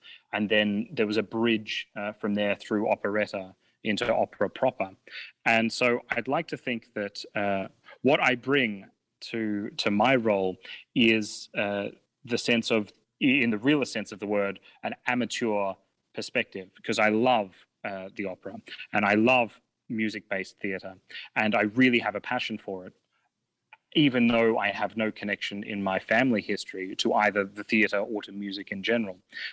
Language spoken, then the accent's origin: English; Australia; I think one of the big parts of being an Australian is that we have a very big traveling culture because we're very far away from most other places.